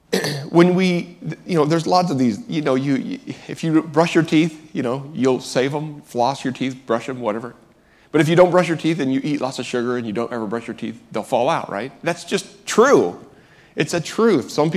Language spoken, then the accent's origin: English; Indiana, United States; In Indiana, my home state, this past week, there's a firestorm erupting